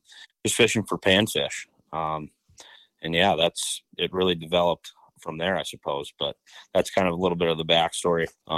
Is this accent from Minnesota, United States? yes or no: yes; Minnetonka, Minnesota, United States; I grew up in Minnetonka, Minnesota. I spent the majority of my summers actually up on Gull Lake in Brainerd.